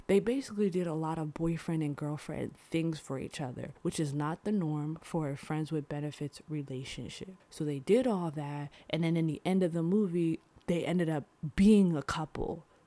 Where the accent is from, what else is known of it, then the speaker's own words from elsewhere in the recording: United States; So for example, me as a black person, when I say I'm from America, I get a surprised look on their faces